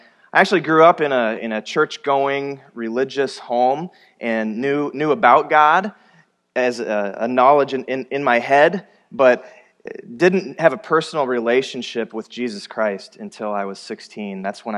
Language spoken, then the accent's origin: English; Iowa, United States; Yeah, I grew up in Iowa, so it's not ingrained into my blood like some of you native Minnesotans